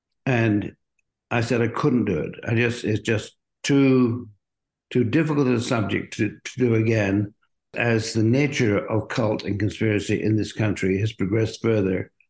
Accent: South West England, United Kingdom; I was born and bred in Cornwall and have a deep love for my native land. It's part of the Celtic fringe of Britain.

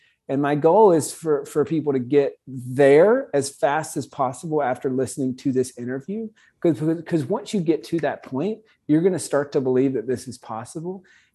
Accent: South Carolina, United States; I'm from South Carolina, and it's kind of the Blue Ridge Mountains there.

